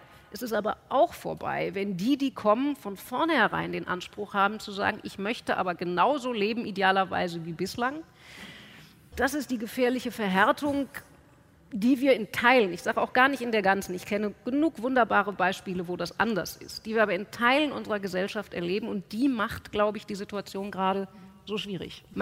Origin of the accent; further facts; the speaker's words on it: Frankfurt am Main, Hesse, Germany; now in Berlin, Germany; Und natürlich ist dieser Weg von Frankfurt am Main, wo ich aufgewachsen bin, nach Berlin noch ein vergleichsweise kurzer.